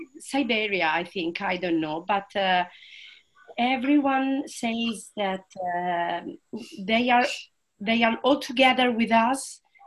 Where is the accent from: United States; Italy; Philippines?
Italy; from Italy